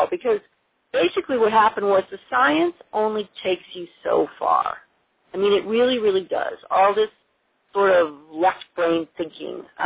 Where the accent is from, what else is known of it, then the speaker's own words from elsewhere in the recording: Wisconsin, United States; It started by when I was a little kid growing up in Wisconsin